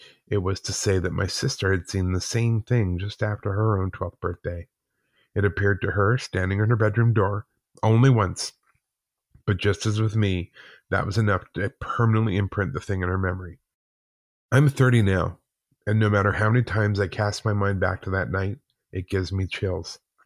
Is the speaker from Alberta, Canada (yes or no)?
yes; Calgary, Alberta, Canada; also born or lived in Whitehorse; I was born in Whitehorse, Yukon, but moved to Calgary, Alberta with my mom and stepdad when I was six. We moved into a small two-bedroom basement suite in a quiet family neighborhood